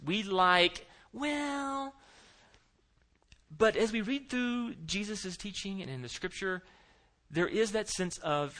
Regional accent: Florida, United States; I'm a Floridian. Okay, I grew up in Florida.

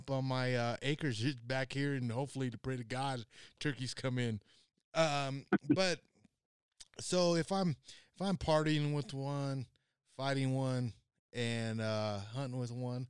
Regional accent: Nebraska, United States; I think he owns a couple of bars in Nebraska, my home state.

